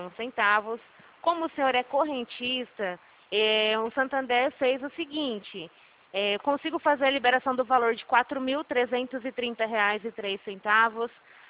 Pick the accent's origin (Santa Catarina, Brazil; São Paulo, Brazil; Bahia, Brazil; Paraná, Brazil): São Paulo, Brazil; Araçatuba; Eu sou de Araçatuba, eu morava em Penápolis.